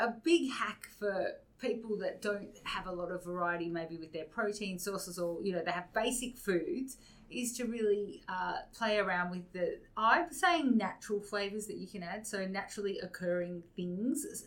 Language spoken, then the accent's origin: English; Australia; I'm not an Aussie in that way.